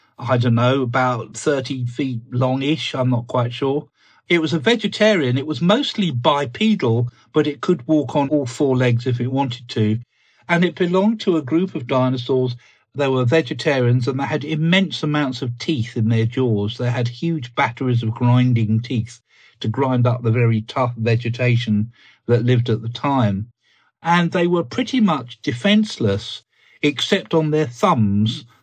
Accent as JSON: {"language": "English", "region": "South East England", "country": "United Kingdom", "tie": "born or raised there", "said": "quite close to where I grew up in Sussex, in the Weald of Sussex"}